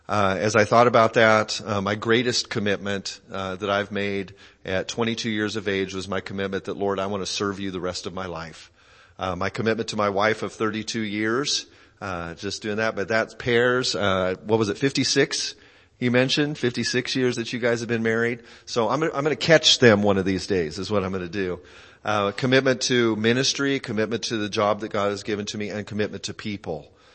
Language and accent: English; Biloxi, Mississippi, United States; born there; I was born in Biloxi, Mississippi.